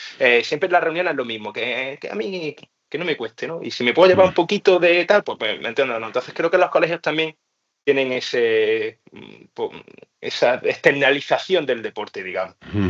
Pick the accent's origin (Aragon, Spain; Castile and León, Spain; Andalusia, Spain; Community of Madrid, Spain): Andalusia, Spain; Granada; yo soy de Granada, de la zona sur de Granada, ¿vale?